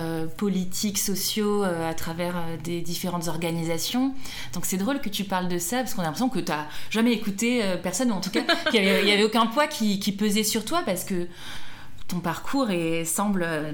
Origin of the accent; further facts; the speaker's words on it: Montpellier, Occitanie, France; moved away as an adult; Moi, j'ai grandi à Montpellier, j'ai quitté Montpellier pour Toulouse, j'avais 18 ans.